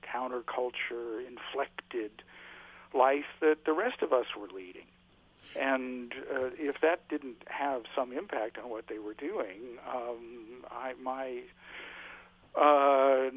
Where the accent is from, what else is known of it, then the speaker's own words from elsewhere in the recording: California, United States; I did most of my growing up in California.